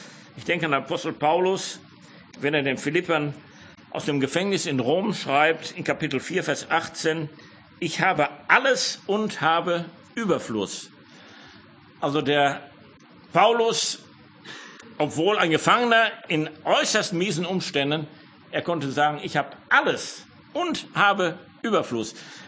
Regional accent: Schwelm, North Rhine-Westphalia, Germany; accent: Ruhr; Ich komme aus der Gegend von Wuppertal, da bin ich zumindest aufgewachsen, Schwelm, Vorort von Wuppertal. Das hört man hier und da noch raus, den Kohlenpott.

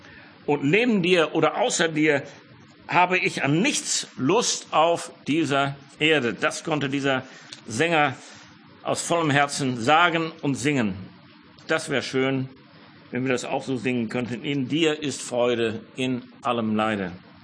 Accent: Schwelm, North Rhine-Westphalia, Germany; accent: Ruhr; Ich komme aus der Gegend von Wuppertal, da bin ich zumindest aufgewachsen, Schwelm, Vorort von Wuppertal. Das hört man hier und da noch raus, den Kohlenpott.

